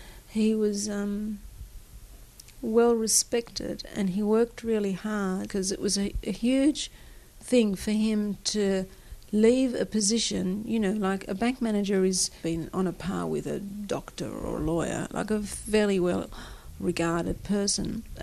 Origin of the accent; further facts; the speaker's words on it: Egypt; now in Australia; when we came from Egypt, all we had was 20 boxes. And my mother, God bless her, had packed sheets, linen, pots and pans, sugar. You know what you're going to get in Australia.